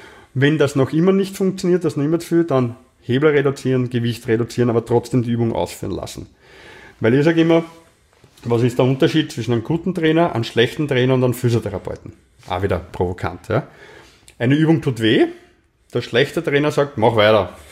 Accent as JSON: {"language": "German", "region": "Vienna", "country": "Austria"}